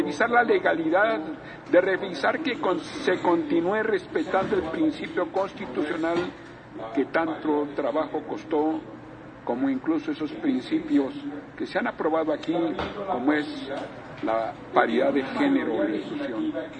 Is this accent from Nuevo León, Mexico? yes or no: no; Querétaro, Mexico; fuera promulgado ahí en mi ciudad natal, en Querétaro